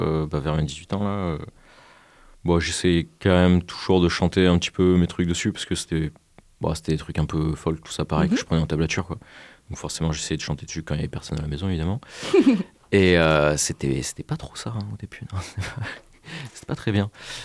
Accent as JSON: {"language": "French", "region": "Auvergne-Rhône-Alpes", "country": "France", "lives_now": "Montpellier, France", "said": "Mais ouais, non, c'est moi d'Ardèche."}